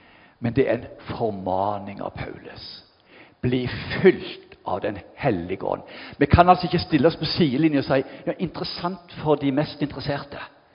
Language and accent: Norwegian; Ganddal, Rogaland, Norway; Men jeg husker godt hjemme på Gandal, første dagen om høsten